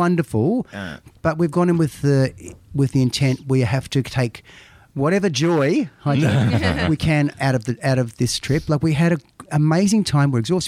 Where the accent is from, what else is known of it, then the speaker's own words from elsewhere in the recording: Sydney, New South Wales, Australia; now in Melbourne, Australia; and we're from Sydney. I'd like to take it back to Sydney, but maybe we just keep it here in Melbourne